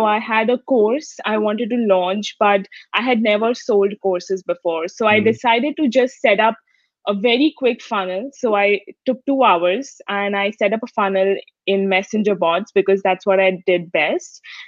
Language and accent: English; India; moved away as an adult; now in United States; So it's a long story, but the short version is I moved to the US from India in 2015. So 5 years back for my second master's in sports management.